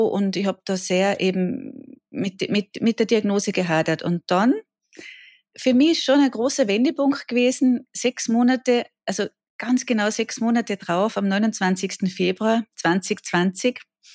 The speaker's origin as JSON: {"language": "German", "region": "Tyrol", "country": "Austria", "said": "Und ich bin aus Österreich, aus Tirol. Ich sage immer ganz gern dazu, aus dem Bergdoktorland"}